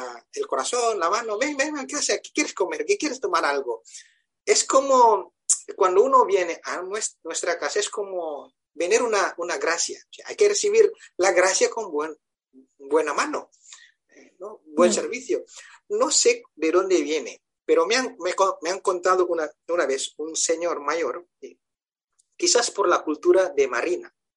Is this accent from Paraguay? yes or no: no; North Sumatra, Indonesia; Spanish is a second language; El lago más grande en Indonesia. En el centro, sí. Centro del lago hay una isla y es una regencia, o sea, un municipio dentro del lago.